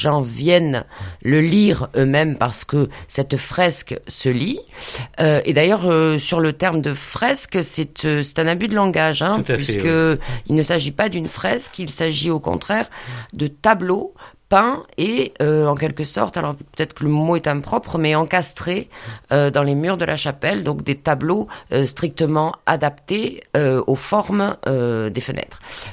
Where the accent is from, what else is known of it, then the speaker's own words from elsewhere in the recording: Montpellier, Occitanie, France; Je ne suis effectivement pas de Manosque puisque je viens de Montpellier.